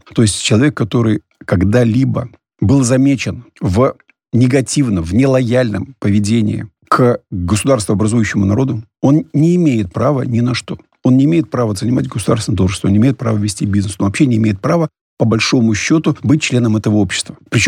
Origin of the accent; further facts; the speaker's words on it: Latvia; Да, все правильно, я родился в Латвии.